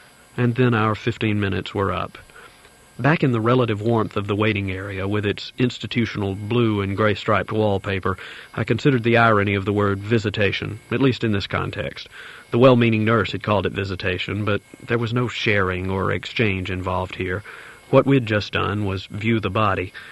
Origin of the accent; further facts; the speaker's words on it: Alabama, United States; Growing up in the South, particularly in Alabama, I was a product of state schools